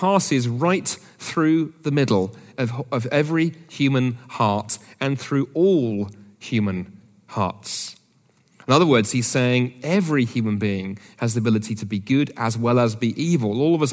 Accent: United Kingdom; because I'm British

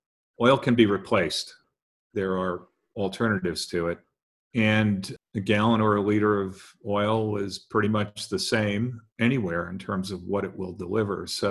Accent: New York City, New York, United States; I grew up in New York City in Queens

